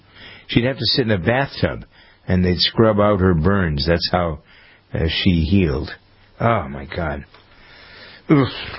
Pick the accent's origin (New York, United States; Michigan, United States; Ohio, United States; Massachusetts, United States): Massachusetts, United States; Framingham; my hometown of Framingham, Massachusetts